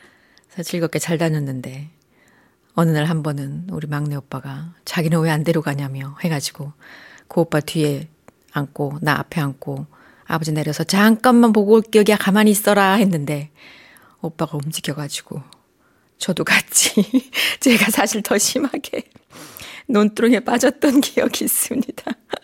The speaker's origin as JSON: {"language": "Korean", "town": "Yeonggwang", "region": "South Jeolla", "country": "South Korea", "tie": "born or raised there", "said": "저 어렸을 적에 그 시골 살았었거든, 영광."}